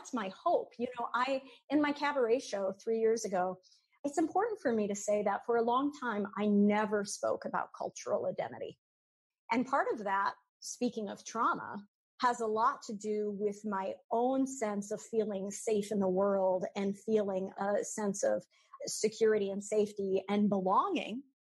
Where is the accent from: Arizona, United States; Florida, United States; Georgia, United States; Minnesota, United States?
Minnesota, United States; So I was born and raised in Minnesota. I've always thought of myself as white, as I've always identified as white.